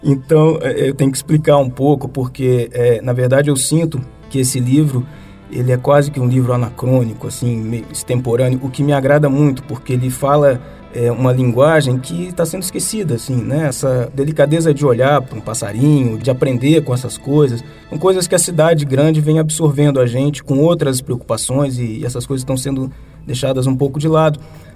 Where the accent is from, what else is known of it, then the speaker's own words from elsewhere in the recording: Brasília, Federal District, Brazil; also born or lived in Cataguases; Eu nasci em Cataguases, né? Embora eu tenha vindo para Brasília muito novo, com 4 anos, mas eu sempre frequentei a minha cidade até hoje, enfim, e até o início da maturidade, ali os 18 anos, eu fui anualmente, né, à minha cidade.